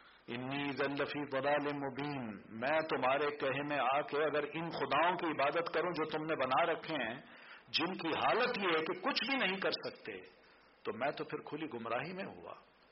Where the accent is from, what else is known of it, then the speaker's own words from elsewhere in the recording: Pakistan; میں نے کہا انا پاکستانی, میں پاکستانی ہوں.